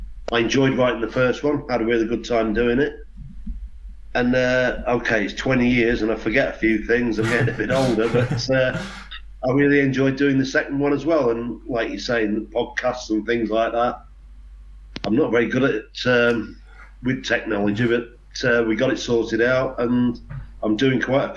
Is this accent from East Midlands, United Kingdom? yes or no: yes; Boston, East Midlands, United Kingdom; we're coming from Boston, which was a small place. I realised there was a lot of, better than a lot of kids there, because when I was about 13 or 14, I mean, I was lucky enough to go to a grammar school.